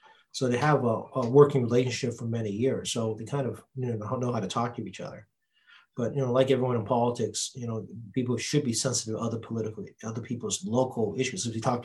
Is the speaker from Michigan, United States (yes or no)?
no; Quincy, Massachusetts, United States; I'm from Quincy. Everybody, I'm from Quincy, not from Boston.